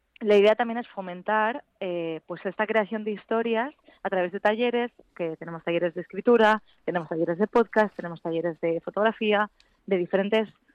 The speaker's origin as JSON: {"language": "Spanish", "country": "Spain", "said": "Yo soy española"}